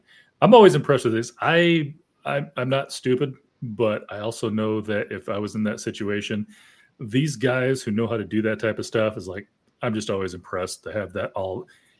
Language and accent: English; Arizona, United States; I ran into a friend from high school one time. We're both from Arizona.